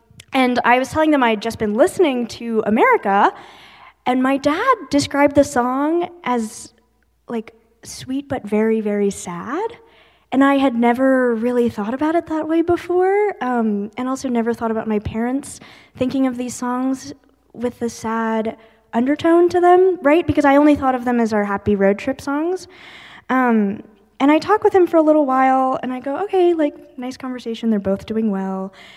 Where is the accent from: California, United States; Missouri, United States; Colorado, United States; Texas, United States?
California, United States; And so my brother and I were born in California, or I was born in California and we grew up there, and we went on a lot of road trips as a family